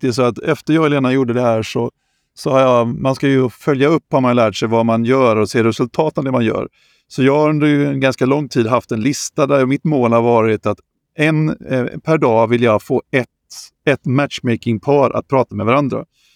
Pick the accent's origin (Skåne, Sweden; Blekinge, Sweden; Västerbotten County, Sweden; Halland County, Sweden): Halland County, Sweden; Halmstad; jag är från Halmstadbo och jag har typ aldrig varit norr om Gävle